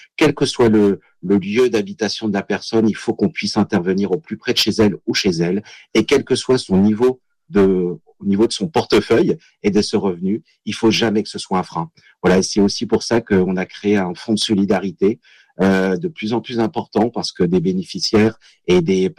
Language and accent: French; Chambéry, Auvergne-Rhône-Alpes, France; born there; Vous êtes dans une incroyable région qui est aussi ma région de cœur et historique, parce que je suis né à Chambéry.